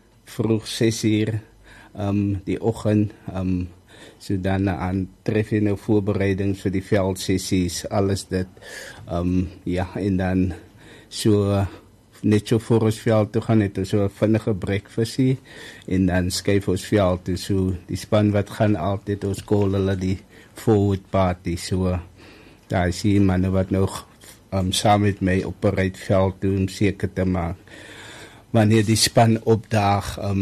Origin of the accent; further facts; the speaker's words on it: Wellington, Western Cape, South Africa; spronkelijk van Wellington.